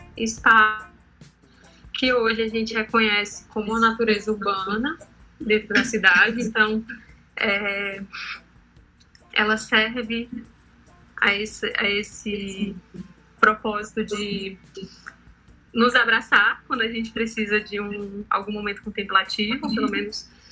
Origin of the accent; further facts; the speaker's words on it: Paracuru, Ceará, Brazil; Eu sou de Paracuru, eu nasci lá.